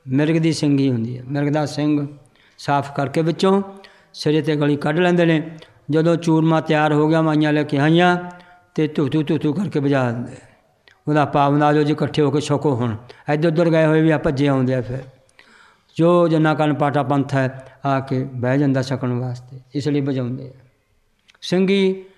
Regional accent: Punjab, India; ਸਾਡੇ ਪਿੰਡ ਸਥਾਨ ਹੈ ਬੀੜ ਦੇ ਕੰਢੇ 'ਤੇ, ਨਾਭੇ ਰਾਜ ਦਾ ਬੀੜ ਆ, ਬਹੁਤ ਲੰਬਾ ਸਾਡੇ ਲੰਬਾ ਏਰੀਆ 'ਚ ਬੀੜ ਬਣਿਆ

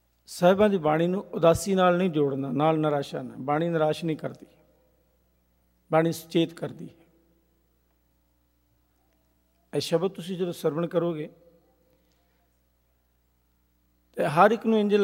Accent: Punjab, India; ਮੇਰੇ ਪਿੰਡ ਦੇ ਵਿੱਚ, ਜਿਸ ਪਿੰਡ ਦਾ ਮੈਂ ਜੰਮਪਲ ਹਾਂ, ਜ਼ਿਲ੍ਹਾ ਗੁਰਦਾਸਪੁਰ ਵਿੱਚ

